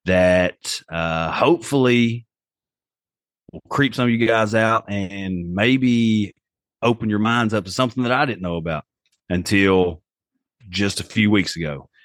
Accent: Appalachia, United States; I'm also from the Appalachian Mountains.

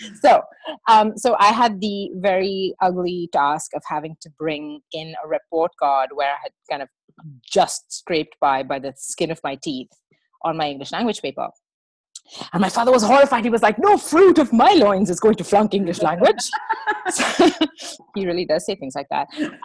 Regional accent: Mumbai, Maharashtra, India; Basically, I grew up in Mumbai, and there we follow the British schooling system.

